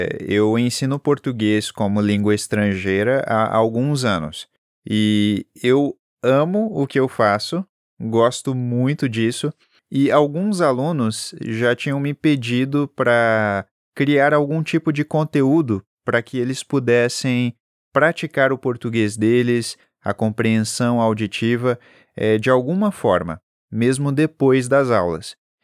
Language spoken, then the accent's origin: Portuguese; Northeast Region, Brazil; born there; moved away; eu consigo disfarçar muito bem o meu sotaque original, né? Eu nasci no Nordeste do país e depois mudei para o Sul, onde eu moro agora, e perdi bastante o sotaque.